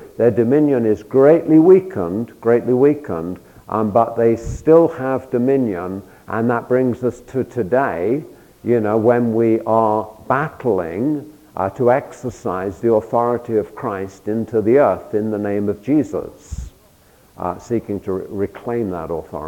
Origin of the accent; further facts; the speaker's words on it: London, United Kingdom; in London, I grew up on the Tube, and the Tube is your equivalent to the subway. I'm a Londoner, and I grew up on the Tube.